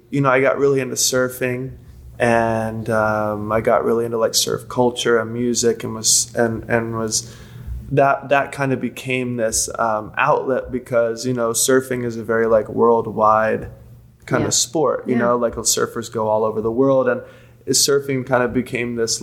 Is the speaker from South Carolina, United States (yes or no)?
yes; Hilton Head, South Carolina, United States; Because I grew up in Hilton Head, which is really resorty.